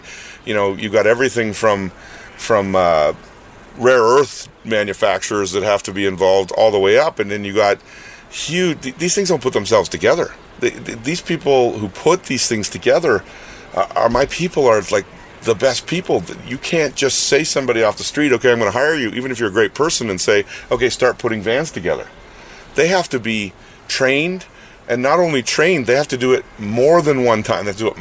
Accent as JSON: {"language": "English", "country": "Canada", "said": "So am I concerned as a Canadian that I'm going to get hit with tariffs on product coming into the United States?"}